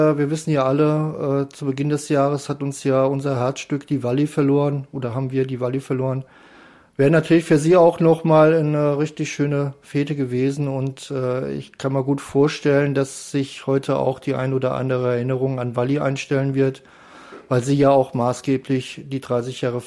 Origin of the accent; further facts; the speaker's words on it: Rhineland-Palatinate, Germany; ich komme ja nicht aus Mönchengladbach, sondern der Fanclub Lorelei ja auch nicht. Wir sind aus Rheinland-Pfalz an der Grenze zu Hessen